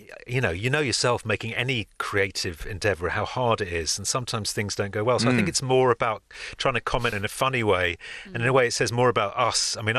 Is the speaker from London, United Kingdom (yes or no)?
yes; London, United Kingdom; those people who were born and brought up in England like we were